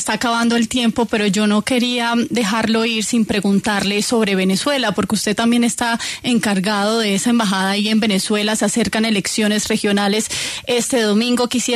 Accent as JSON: {"language": "Spanish", "town": "Barranquilla", "region": "Atlántico", "country": "Colombia", "said": "Vengo de Barranquilla."}